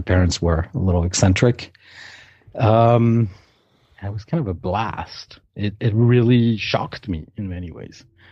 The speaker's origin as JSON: {"language": "English", "town": "Paris", "region": "Île-de-France", "country": "France", "tie": "born or raised there", "said": "I was a kid. I was 8 years old and was growing up in Paris."}